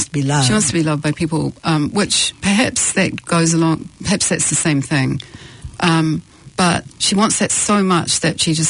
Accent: Wellington, New Zealand; I grew up there. I come from Wellington. I lived there till I was 25, so I know it well.

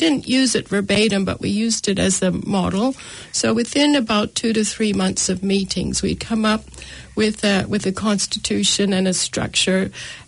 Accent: Montreal, Quebec, Canada; now in New Zealand; my funny accent, which is a bit of a hybrid. I'm from Canada. I'm from Montreal, Canada, but I've lived now in New Zealand for close to 30 years. My husband is from here. My children were all born here.

